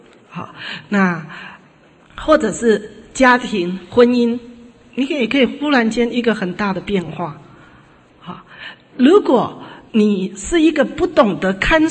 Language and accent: Chinese; China; 我们中国人也讲忠言逆耳